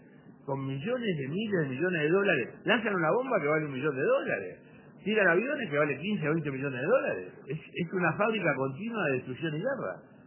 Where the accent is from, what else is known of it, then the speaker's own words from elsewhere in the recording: Uruguay; Yo soy uruguayo y nuestra familia vino acá a buscar paz y tranquilidad, porque allá el Imperio Otomano no nos estaba en paz y en tranquilidad.